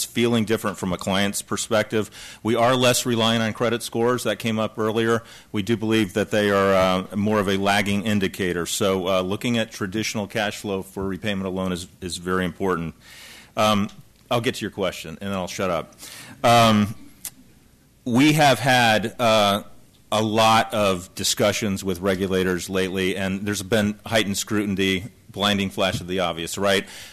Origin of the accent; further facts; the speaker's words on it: Miami, Florida, United States; I flew up here from my hometown, Miami, where I was the last 10 days